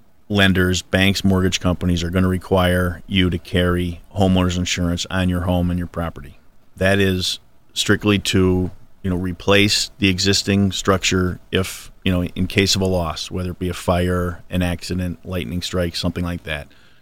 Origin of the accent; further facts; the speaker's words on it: Pennsylvania, United States; I'm born and raised in Northeast Pennsylvania.